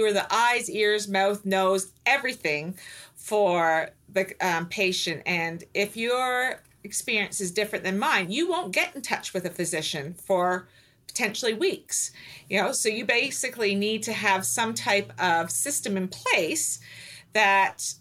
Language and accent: English; Canada; now in United States; I was practicing in the States for 25 years. I'm originally from Canada and actually moved home at the time of COVID